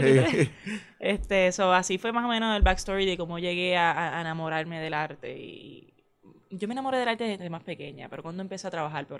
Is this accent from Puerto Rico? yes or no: yes; south, Puerto Rico; accent: southern jíbaro; Yo sé que mi dicción no es la mejor, pero es que tengo un acento así de jibarita del sur.